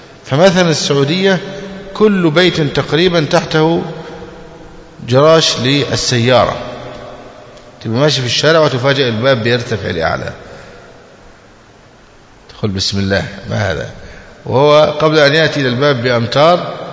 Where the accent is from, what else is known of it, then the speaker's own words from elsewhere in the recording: Egypt; أما عندنا في مصر مثلا لو لقيت شقة أربع غرف أو خمس غرف يقولوا ما شاء الله